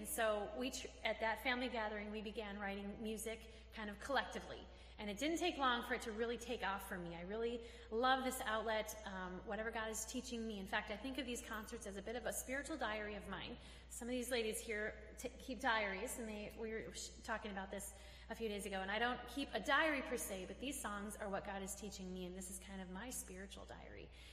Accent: Eau Claire, Wisconsin, United States; I come from Eau Claire, Wisconsin. Hilly, but not mountainous. Very, very beautiful Wisconsin.

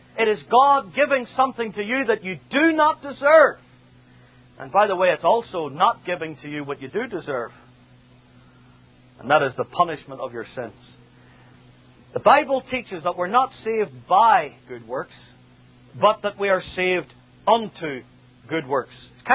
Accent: Northern Ireland, United Kingdom; And when I quote this verse, everybody knows I'm from Northern Ireland.

